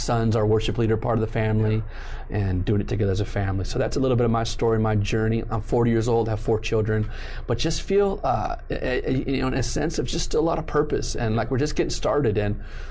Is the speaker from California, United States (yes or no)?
yes; San Juan Capistrano, California, United States; born there; I was born in San Juan Capistrano, Orange County.